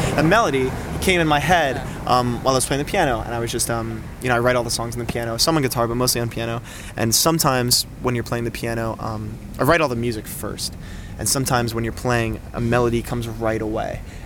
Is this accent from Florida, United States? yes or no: yes; Florida, United States; We're all from the East Coast. I'm from Florida.